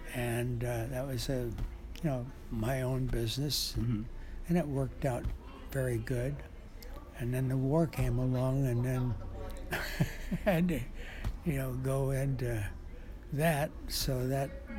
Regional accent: Sacramento, California, United States; Well, I was born in California and on a farm.

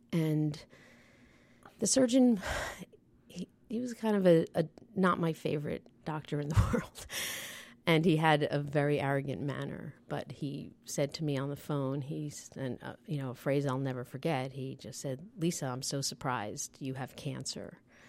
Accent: New Jersey, United States; now in Boston, United States; Well, as you know, we grew up in New Jersey and our whole family lives there, including you, but I moved to Boston.

